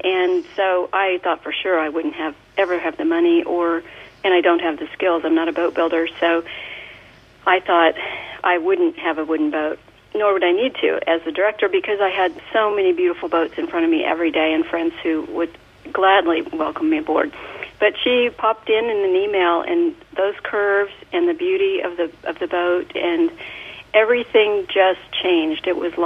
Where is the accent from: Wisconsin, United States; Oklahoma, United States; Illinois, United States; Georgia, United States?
Oklahoma, United States; But I grew up in Oklahoma. I was born on a cattle ranch here where I was fourth generation in the house and fifth generation in the state.